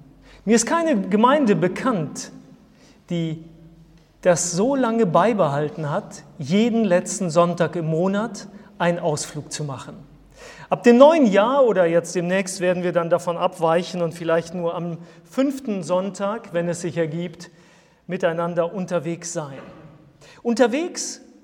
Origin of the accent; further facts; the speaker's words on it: Germany; now in Spain; Als ich im Oktober in Deutschland war zum Geburtstag meiner Mutter, habe ich gemerkt, ich bin nicht mehr zu Hause dort, wo ich aufgewachsen bin.